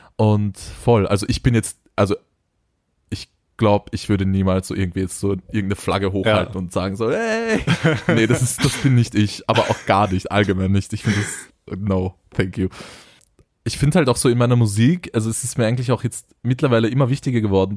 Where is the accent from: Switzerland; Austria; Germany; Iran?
Austria; Meine Eltern sind in der Türkei geboren und aufgewachsen. Und genau, also ich bin hier in Österreich geboren und aufgewachsen, aber so mein Background ist kurdisch.